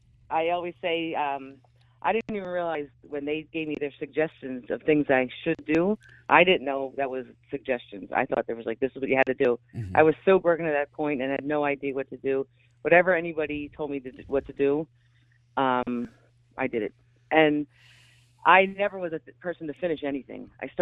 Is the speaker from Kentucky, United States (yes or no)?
no; Conshohocken, Pennsylvania, United States; I did. Conshohocken.